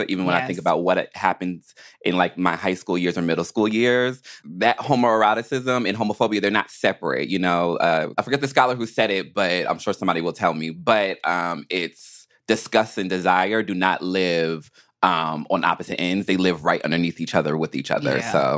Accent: United States; One part is I'm American.

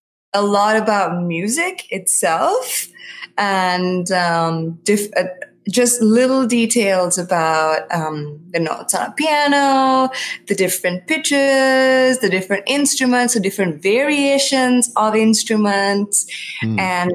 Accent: Sri Lanka; I'm from Sri Lanka originally.

